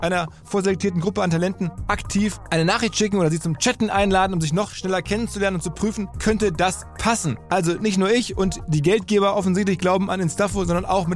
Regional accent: Essen, North Rhine-Westphalia, Germany; also born or lived in Hamburg; Ich bin aus Essen und aus Hamburg.

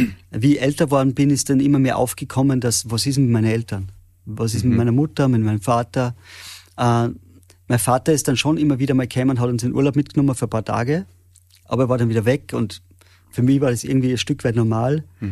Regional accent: Salzburg, Austria; now in Villach, Austria; ich bin aus Salzburg und lebe jetzt in Villach.

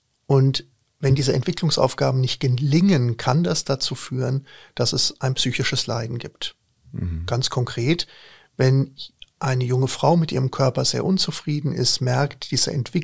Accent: Würzburg, Bavaria, Germany; Ich komme aus der Gegend von Würzburg. Das ist in Unterfranken, ein Teil von Bayern. Das ist auch eine Region, die aus meiner Sicht eine sehr hohe Lebensqualität hat. Sehr gutes Essen, Weinregion

